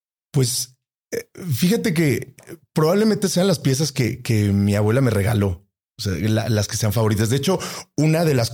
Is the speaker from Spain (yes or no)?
no; Huamantla, Tlaxcala, Mexico; uno de los barrios donde nosotros crecimos ahí en Huamantla, que es el barrio de San Francisquito